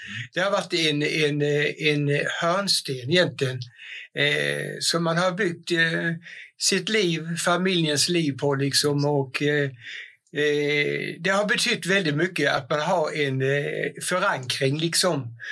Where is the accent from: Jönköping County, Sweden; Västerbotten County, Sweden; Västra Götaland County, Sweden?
Jönköping County, Sweden; Bredöj; now in Värnamo, Sweden; jag är ju uppväxt i Bredöj och bott nästan på det mesta utav mitt liv egentligen.